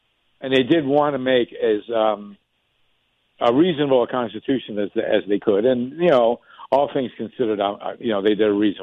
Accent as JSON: {"language": "English", "region": "California", "country": "United States", "said": "I am a Californian. I'm registered to vote in California now."}